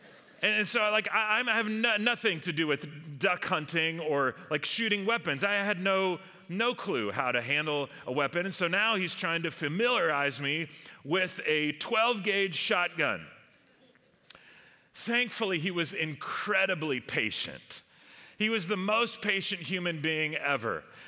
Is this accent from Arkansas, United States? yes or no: no; Long Beach, California, United States; When I was a kid growing up in Long Beach, California, I was kind of a tidy kid, you know.